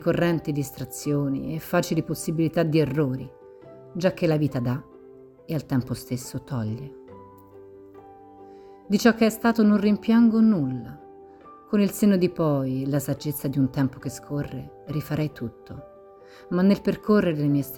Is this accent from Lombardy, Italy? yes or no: no; Venice, Veneto, Italy; born there; Sono nato a Venezia il 10 settembre del 1941.